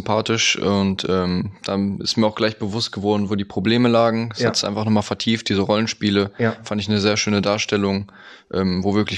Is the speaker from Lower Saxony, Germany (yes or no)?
no; Lemgo, North Rhine-Westphalia, Germany; 21 Jahre jung. Ich komme aus Lemgo. Mhm. Das ist so Nähe Hannover, Bielefeld.